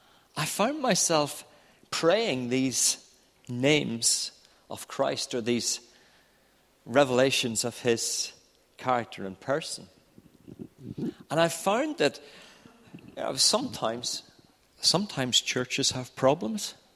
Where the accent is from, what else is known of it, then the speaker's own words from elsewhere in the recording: Northern Ireland, United Kingdom; we're from Northern Ireland